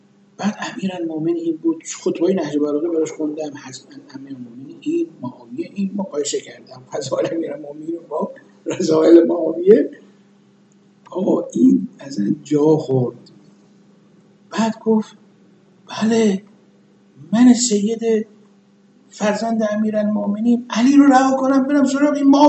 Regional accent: Iran; خب احوال پرسی و ما از ایران آمدیم و اینا

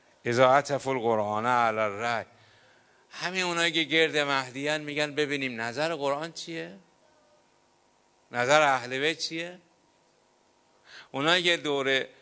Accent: Tehran, Tehran Province, Iran; ما تهرانیم، همینجاییم، ولی اینا طفلک از راه دور میان.

